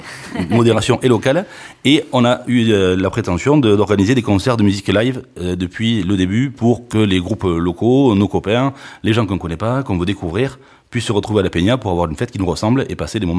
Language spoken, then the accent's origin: French; Nouvelle-Aquitaine, France; accent: anglo-chalossé; Avec mon accent anglo-chalossé.